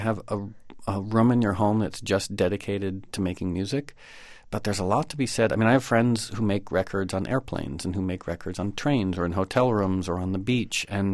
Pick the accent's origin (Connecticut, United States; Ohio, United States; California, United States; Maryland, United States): Connecticut, United States; also born or lived in New York City; I was born here in Manhattan, or I was born in Harlem, actually, and I grew up in Connecticut and moved back to the city around 88 or 89.